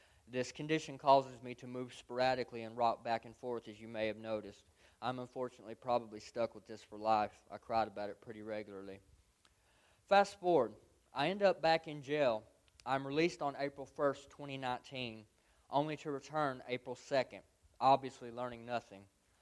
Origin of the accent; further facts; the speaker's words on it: Sparta, Tennessee, United States; I'm 33 years old. I grew up in Sparta, Tennessee, to a loving middle-class home with two brothers and three sisters.